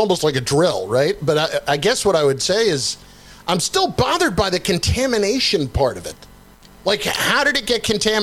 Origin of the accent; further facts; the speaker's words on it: New Jersey, United States; I'm from New Jersey.